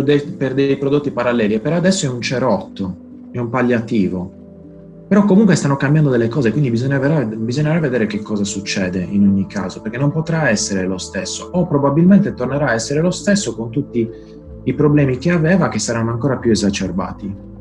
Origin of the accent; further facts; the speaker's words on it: Cagliari, Sardinia, Italy; Io sono di Cagliari.